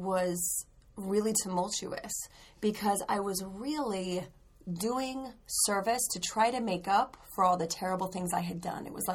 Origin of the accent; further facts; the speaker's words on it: Utah, United States; I'm from Utah.